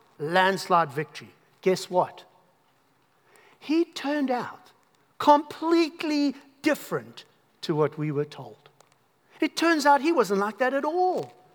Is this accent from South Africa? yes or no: yes; South Africa; So you would have told, you would have told by my accent that I come from South Africa.